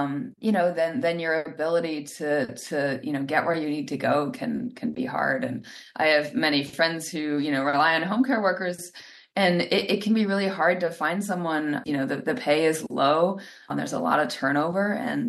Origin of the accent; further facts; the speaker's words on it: Washington, United States; Here I'm back now where I grew up in Washington State.